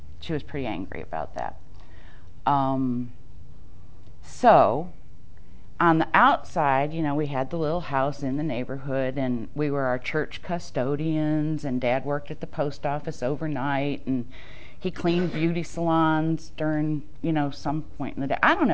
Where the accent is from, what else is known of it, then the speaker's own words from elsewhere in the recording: New York, United States; now in Georgia, United States; I have to remind people in Georgia that New York is a state, because if I say I'm from New York, they're like, what part of the city? It's like, it's a state, people. And it's country, and it's near the Finger Lakes and Watkins Glen